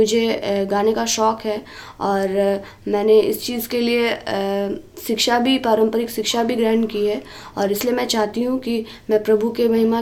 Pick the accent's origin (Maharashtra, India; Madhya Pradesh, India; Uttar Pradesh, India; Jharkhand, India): Jharkhand, India; और मैं झारखंड की रहने वाली हूँ।